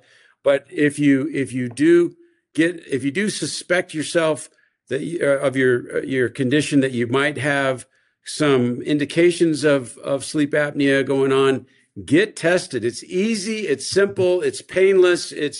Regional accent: San Antonio, Texas, United States; You know, I'm from San Antonio, so I didn't know you were Central.

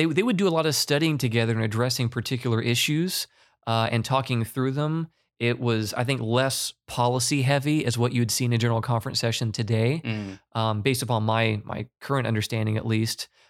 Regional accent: Illinois, United States; I'm from Southern Illinois and didn't grow up in the church

